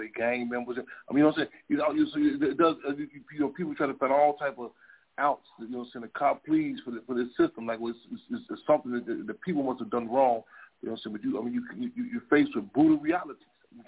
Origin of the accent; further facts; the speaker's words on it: Chicago, Illinois, United States; I live down south. I'm from Chicago.